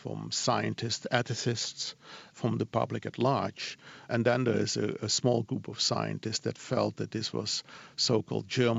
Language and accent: English; Netherlands; English is a second language; I'm from the Netherlands. Can't get rid of that accent.